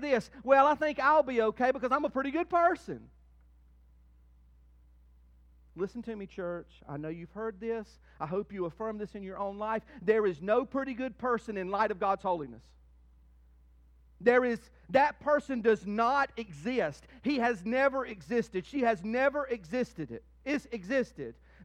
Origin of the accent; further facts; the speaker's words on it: Southern United States, United States; I grew up in the Bible Belt, where there's churches everywhere and Bibles everywhere